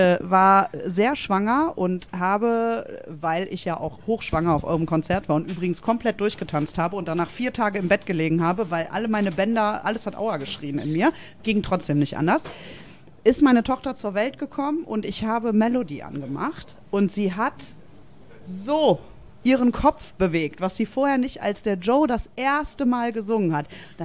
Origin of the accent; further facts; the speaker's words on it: Belgium; Ich habe meine Jugend in Belgien verbracht.